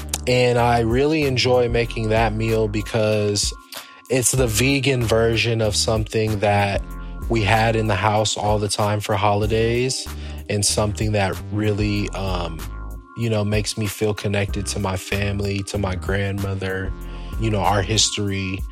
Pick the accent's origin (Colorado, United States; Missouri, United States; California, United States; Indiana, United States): California, United States; Los Angeles; I come from the Leimert Park, Baldwin Hills community of Los Angeles. We're a predominantly African-American community.